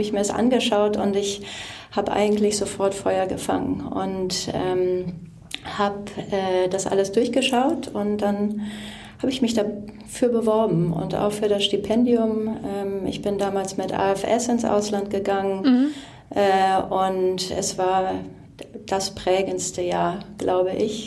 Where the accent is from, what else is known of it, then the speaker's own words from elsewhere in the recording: Tönisvorst, North Rhine-Westphalia, Germany; ich komme gebürtig aus Tönesforst. Das ist eine kleine Stadt an der Grenze zu Krefeld. Ich bin in Krefeld zur Schule gegangen.